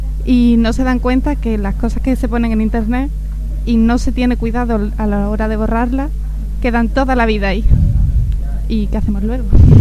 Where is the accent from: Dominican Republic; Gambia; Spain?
Spain; Cádiz, Andalusia; vengo de Cádiz, Andalucía, y voy a hablar sobre las nuevas tecnologías.